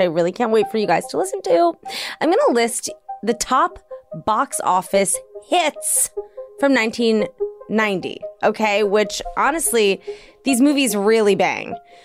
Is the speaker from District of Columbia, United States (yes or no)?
yes; Washington, District of Columbia, United States; DC is my hometown.